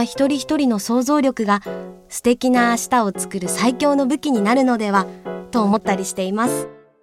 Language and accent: Japanese; Tokyo, Japan; born there; 東京で生まれ